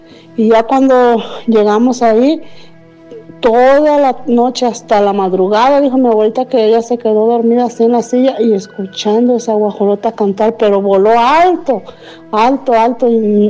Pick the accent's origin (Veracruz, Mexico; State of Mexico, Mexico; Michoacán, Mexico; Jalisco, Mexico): Jalisco, Mexico; Talpa de Allende; now in Colorado, United States; Soy originaria de Talpa de Allende, Jalisco, pero radico en Colorado.